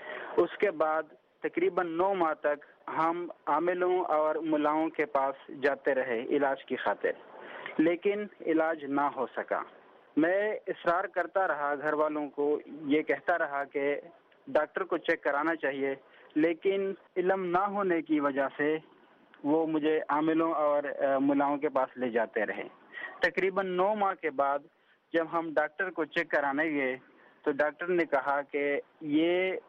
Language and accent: Urdu; Wacha Dara, Khyber Pakhtunkhwa, Pakistan; اور جنوبی وزیرستان کے ایک انتہائی پسماندہ گاؤں وچا درا کے ایک انتہائی غریب خاندان سے میرا تعلق ہے.